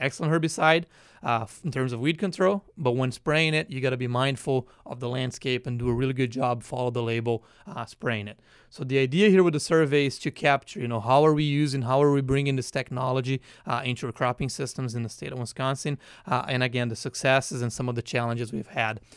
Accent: Brazil; accent: Brazilian; English is a second language; moved away as an adult; now in United States; I come from Brazil. This is where I was born and raised, a small Dutch farming community there. I came to the U.S. in 2009 as an intern.

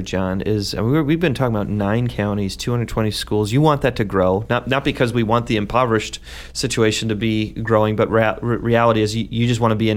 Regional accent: Cleveland, Ohio, United States; now in Buffalo, United States; because I'm from Cleveland, which got the award for being the poorest city in America that year.

